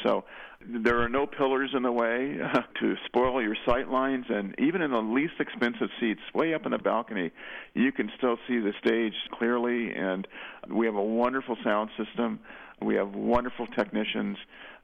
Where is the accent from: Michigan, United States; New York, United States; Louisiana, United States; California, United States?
California, United States; San Bernardino; I grew up in San Bernardino and I remember going there to see movies when I was a kid.